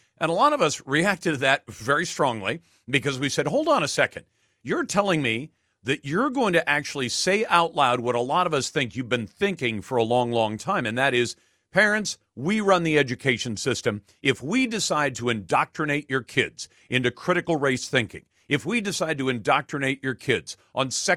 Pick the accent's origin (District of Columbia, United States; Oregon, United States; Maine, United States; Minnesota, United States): Oregon, United States; Tillamook; because my hometown at Tillamook, I see the horse races when I go down to the county fair.